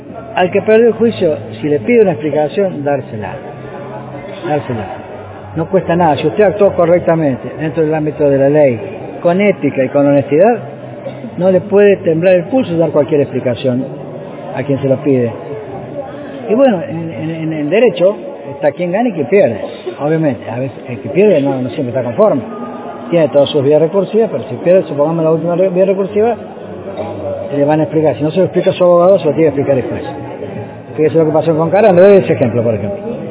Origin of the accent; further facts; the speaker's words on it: Villa Mercedes, San Luis, Argentina; Yo soy de Villa Mercedes.